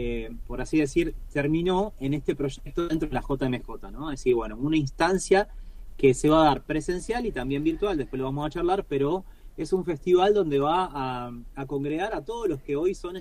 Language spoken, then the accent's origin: Spanish; Rosario, Santa Fe, Argentina; now in Funes, Argentina; yo vivo en Funes, que queda a 10 kilómetros de Rosario, pero nací en Rosario, viví muchos años en Rosario, nada más que ahora vivo en Funes.